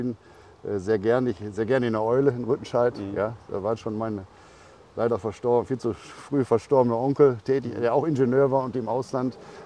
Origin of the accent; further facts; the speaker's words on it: Essen, North Rhine-Westphalia, Germany; Ja, ich lebe sehr gerne in Essen, weil ich es auch Essen in allen Facetten kenne. Mhm. Ich bin in Katernberg 7 Jahre aufgewachsen und in Krai geboren.